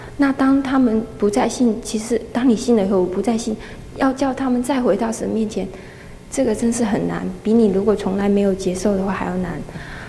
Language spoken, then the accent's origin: Chinese; Hong Kong; now in United States; 我从香港来，然后我现在在阿拉巴马大学念本科